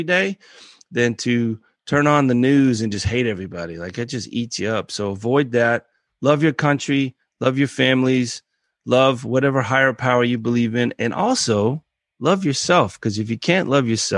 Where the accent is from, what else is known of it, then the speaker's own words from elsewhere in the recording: United States; Yeah, that's my tribe. I'm American.